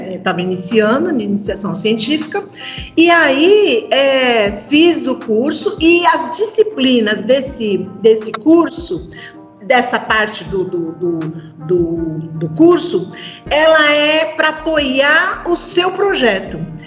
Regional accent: São Paulo, Brazil; eu sou da Zona Leste. Então, era perto da minha casa

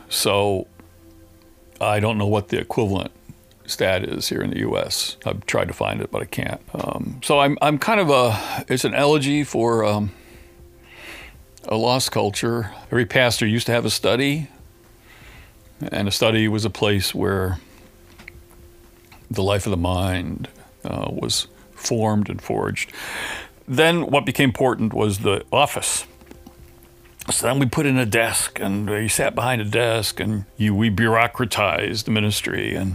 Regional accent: Gloversville, New York, United States; And my hometown in Gloversville, New York, did a kind of fundraising project for $9 million to restore as much as possible the Carnegie Library.

